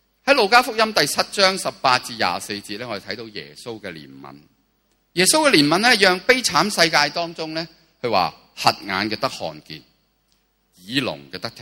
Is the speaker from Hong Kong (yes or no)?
yes; Hong Kong; 让中环这个价值不再占领我们香港人的核心价值